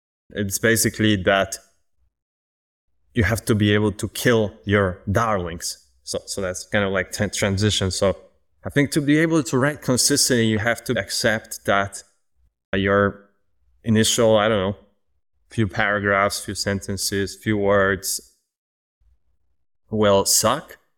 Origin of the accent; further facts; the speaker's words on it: Poland; English is a second language; especially for you non-native English speakers. So like myself, for example, I'm from Poland